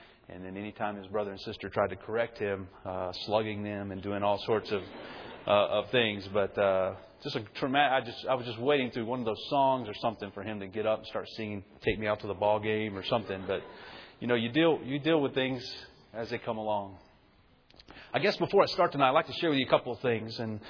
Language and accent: English; Alabama, United States; We grew up in the Bible Belt. I grew up in North Alabama.